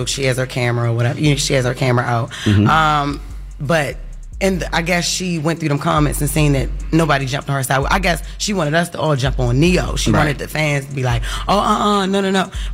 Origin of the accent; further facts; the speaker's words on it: Baltimore, Maryland, United States; I heard she was, I'm from Baltimore too.